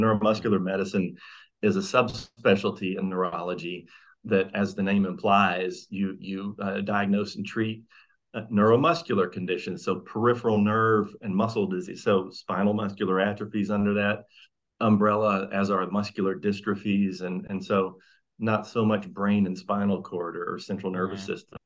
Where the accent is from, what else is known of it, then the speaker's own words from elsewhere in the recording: Mississippi, United States; I'm from Mississippi. So I went to medical school at the University of Mississippi and then did a pediatrics residency there